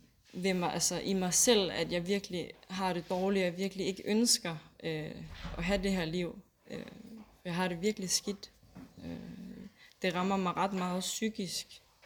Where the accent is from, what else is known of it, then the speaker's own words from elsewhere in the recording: Zealand, Denmark; moved away; Og derfor så vil jeg så at blive boende her i Jylland. Jeg kommer fra Sjælland af normalt.